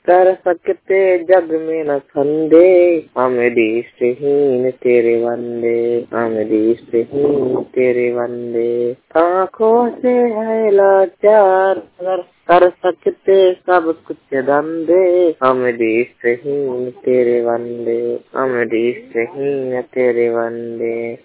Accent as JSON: {"language": "Hindi", "town": "Sarpur Amhawa", "region": "Madhya Pradesh", "country": "India", "tie": "born or raised there", "said": "मैं ग्राम सारपुर अमहावा तहसील त्योंथार थाना सुहागी जिला रीवा मध्य प्रदेश के मूल निवासी हूँ।"}